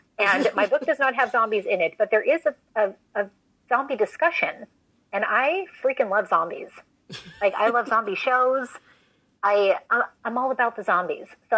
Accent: Minnesota, United States; I wanted them to be based in my home state because a large part of my first novel does take place in Minnesota.

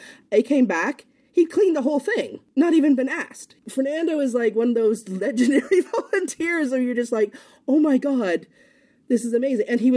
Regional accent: Canada; also born or lived in United States; now in United Kingdom; I'm Canadian, lived in the States, live in the UK

